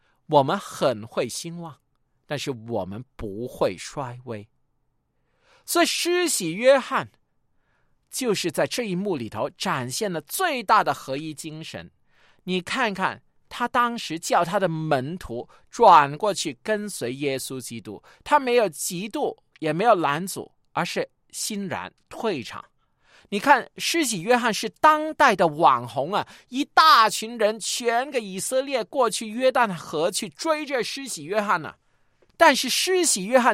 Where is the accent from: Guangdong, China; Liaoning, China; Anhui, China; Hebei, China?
Guangdong, China; 我们广东人最喜欢的乳鸽